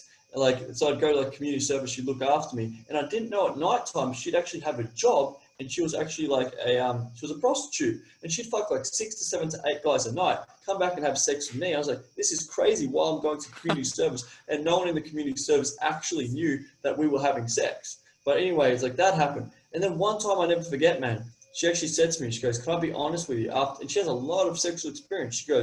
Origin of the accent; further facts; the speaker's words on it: Australia; accent: Australian; So if you can't understand my accent, it's an Australian accent.